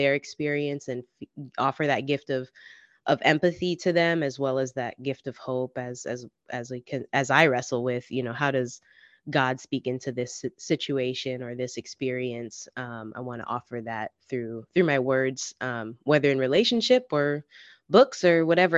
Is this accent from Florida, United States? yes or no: yes; Orlando, Florida, United States; also born or lived in Philippines; I was born in the Philippines. My mom's Filipino, Puerto Rican. My dad's Jamaican, raised in Orlando, Florida, with my older sister and my parents